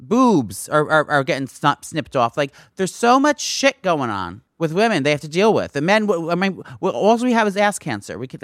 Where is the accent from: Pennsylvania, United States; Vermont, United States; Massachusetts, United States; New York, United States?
New York, United States; Buffalo